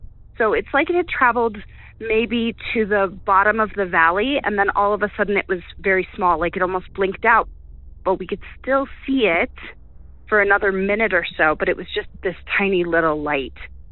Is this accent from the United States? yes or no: yes; Colorado, United States; I'm from Colorado, but I saw this May 2nd, 2024 in California.